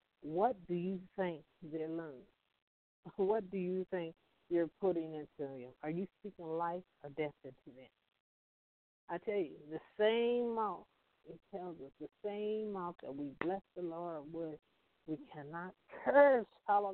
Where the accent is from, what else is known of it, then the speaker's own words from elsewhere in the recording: Compton, California, United States; You know, I'm from Compton, so I love my roots.